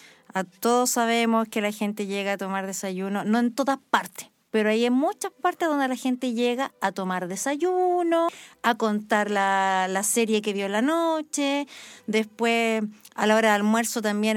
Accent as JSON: {"language": "Spanish", "country": "Chile", "said": "estamos celebrando esta hermosa fiesta en nuestro país donde nos unimos todos como chilenos"}